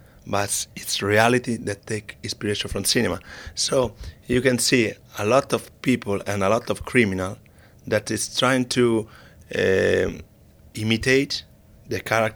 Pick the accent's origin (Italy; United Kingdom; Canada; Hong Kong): Italy; Rome, Lazio; I come from Rome and it's just 2 hours from Naples